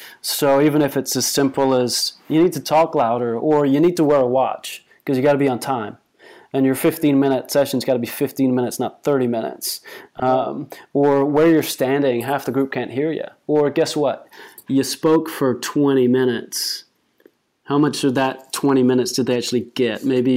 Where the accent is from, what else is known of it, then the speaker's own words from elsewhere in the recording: United States; I'm from America, therefore I know baseball.